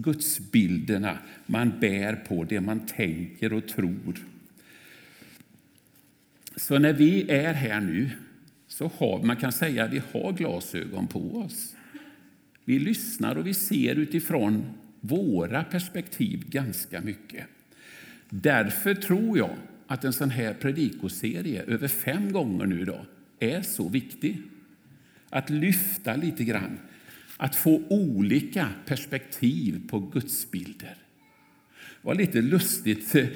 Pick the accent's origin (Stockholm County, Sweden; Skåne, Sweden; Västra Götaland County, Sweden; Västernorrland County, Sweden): Västra Götaland County, Sweden; Vårgårda; min barndom i Vårgårda var otroligt bra på så många sätt.